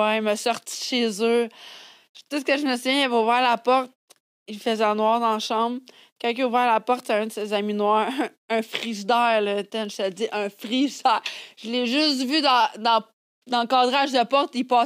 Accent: Canada; j'ai fini par donner mon passeport pour comprendre que je venais du Canada.

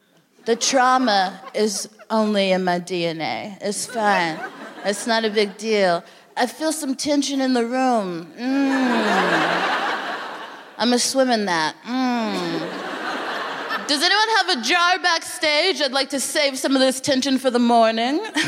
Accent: Texas, United States; If you have met me, then howdy. I'm from Texas, which is gross.

